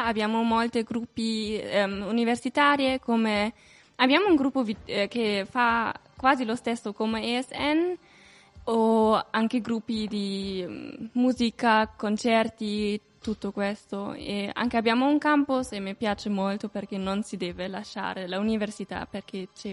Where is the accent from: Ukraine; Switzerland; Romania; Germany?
Germany; Munich, Bavaria; Io studio a Passavia e sono nata e cresciuta a Monaco.